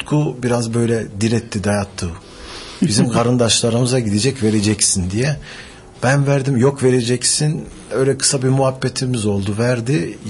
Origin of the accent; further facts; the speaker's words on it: Germany; Lakin Germanya'da doğdum. Orada doğdum, büyüdüm. Orada üniversite bitirdim. İşletme iktisat okudum. Yani ekonomi, business. Germanya'da da kendi işimi yapıyorum.